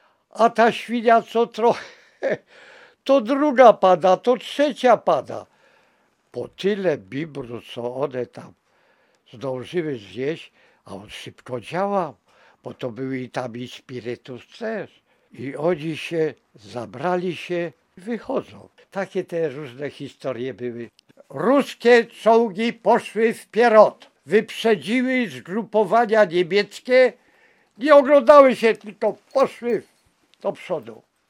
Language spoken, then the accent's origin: Polish; Kobiele Wielkie, Łódź Voivodeship, Poland; A u mnie w Kobielach Wielkich ślinie ganiały po podwórzu.